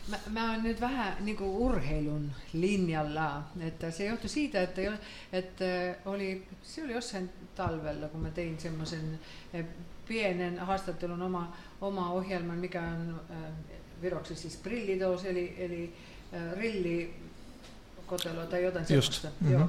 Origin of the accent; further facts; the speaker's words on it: Estonia; Finnish is a second language; Ja 4. ohjelma on Ampumahiihto, se on nousemassa meillä Virossa nyt